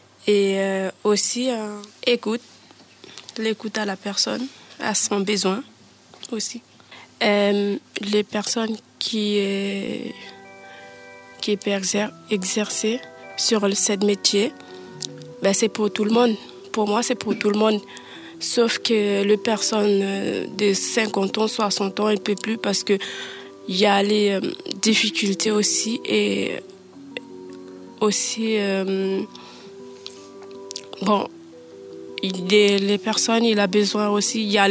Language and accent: French; Suriname; moved away as an adult; now in France; Mon pays, c'est Suriname. Mon pays d'origine, c'est Suriname.